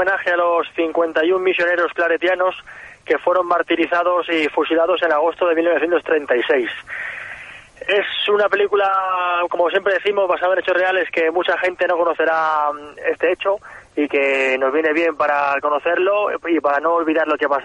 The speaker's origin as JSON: {"language": "Spanish", "town": "Ciudad Rodrigo", "region": "Castile and León", "country": "Spain", "tie": "born or raised there", "said": "se ha rodado en mi pueblo, donde yo me crié."}